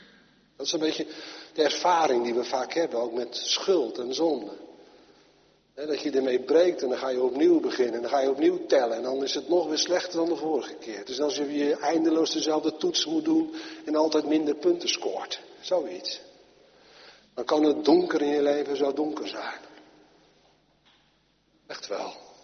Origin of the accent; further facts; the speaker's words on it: Netherlands; Wij zijn Hollanders en die willen altijd alles oplossen.